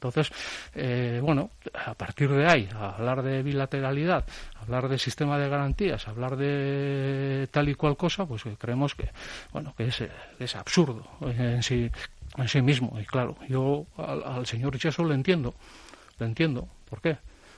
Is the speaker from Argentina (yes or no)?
no; Basque Country, Spain; como ciudadanos vascos y vascas